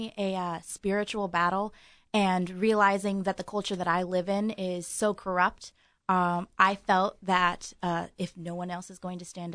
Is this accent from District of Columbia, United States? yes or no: no; Marion, Indiana, United States; I'm from Marion, Indiana.